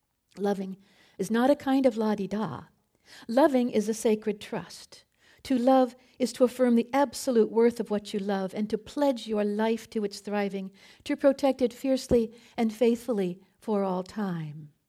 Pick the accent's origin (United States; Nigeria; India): United States; Cleveland, Ohio; Well, I grew up in Cleveland, and my family would go to the Cuyahoga River and watch it burn.